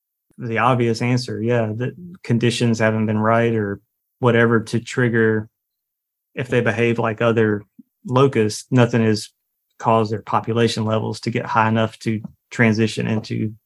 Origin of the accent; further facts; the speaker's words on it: the South, United States; I'm from the South and I love the heat, but I'll do it if I have to.